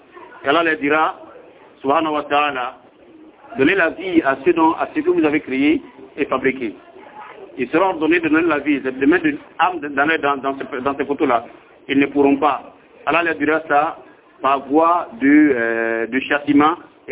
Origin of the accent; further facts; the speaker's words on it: Côte d’Ivoire; j'ai cité un exemple ici chez nous en Côte d'Ivoire